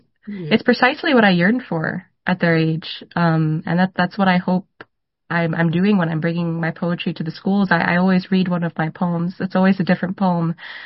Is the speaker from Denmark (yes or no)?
no; Sainte-Anne-de-Bellevue, Quebec, Canada; my hometown of St. Anne de Bellevue in the West Island of Montreal